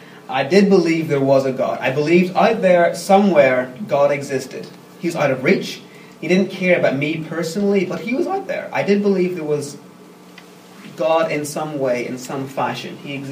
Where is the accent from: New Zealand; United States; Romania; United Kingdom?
United Kingdom; Coleraine, Northern Ireland; I'm from Coleraine, the very, very north part, right on the coastline. We used to live farther inland, we used to live around here, but we moved up when I was 16 there.